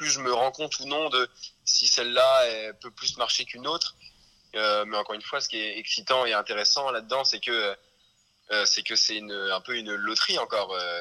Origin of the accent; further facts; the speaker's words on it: Tours, Centre-Val de Loire, France; je viens de Tours.